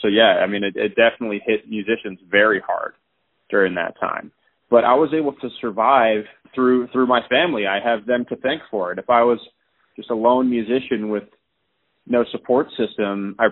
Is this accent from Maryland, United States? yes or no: yes; Severna Park, Maryland, United States; also born or lived in Annapolis, United States; I grew up, like I said, I was born in Annapolis, Maryland, and I grew up throughout my childhood in Severna Park, Maryland, which is like a town that's right alongside a river.